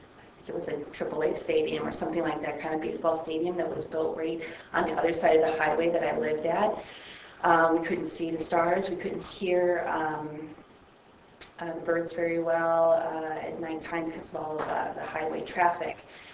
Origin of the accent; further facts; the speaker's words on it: Cleveland, Ohio, United States; I've only lived there a year and a half. I'm from the Cleveland area originally.